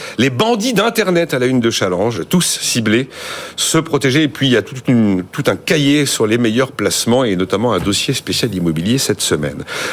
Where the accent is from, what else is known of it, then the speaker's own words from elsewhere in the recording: France; Bon, oui, on est français, on regarde ça avec les yeux de l'habitude.